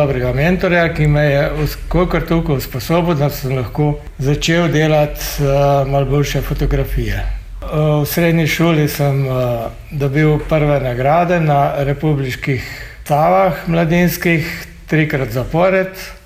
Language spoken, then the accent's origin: Slovenian; Metlika, Southeast Slovenia, Slovenia; born there; moved away as an adult; now in Ilirska Bistrica, Slovenia; Jaz sem rojen v Metliki. In sem se preselil v Ilirsko Bistrico pred 34 leti.